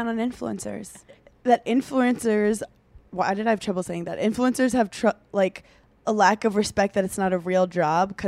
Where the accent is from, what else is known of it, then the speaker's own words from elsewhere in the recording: Brooklyn, New York, United States; I'm from Brooklyn. That's like where basketball originated.